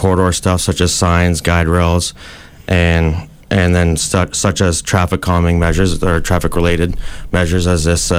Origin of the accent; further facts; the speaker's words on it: Perth, Ontario, Canada; also born or lived in Kingston; I live in Perth, and I'm from Perth, so I was in Kingston before that, so it was nice to move back home and work in my hometown.